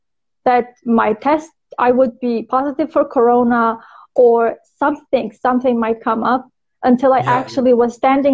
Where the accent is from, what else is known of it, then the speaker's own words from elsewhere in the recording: North Macedonia; now in Saudi Arabia; Originally, I'm from Macedonia.